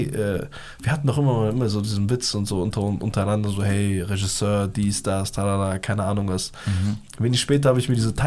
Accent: Afghanistan; Genau, bei Pashtunen, also dem Stamm, wo ich herkomme.

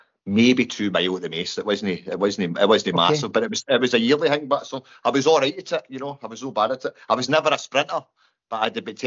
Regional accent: Cumbernauld, Scotland, United Kingdom; I'm from Cumbernauld. I stay in a place then called Abraham Hill.

